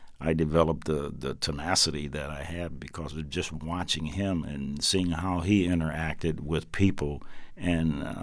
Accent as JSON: {"language": "English", "town": "Omaha", "region": "Nebraska", "country": "United States", "said": "He came from Memphis, Tennessee. I was from Omaha, Nebraska."}